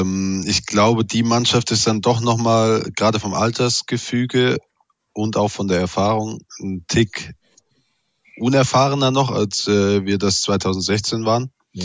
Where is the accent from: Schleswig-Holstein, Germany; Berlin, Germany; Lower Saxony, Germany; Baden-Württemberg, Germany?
Baden-Württemberg, Germany; ich komme hier aus der Gegend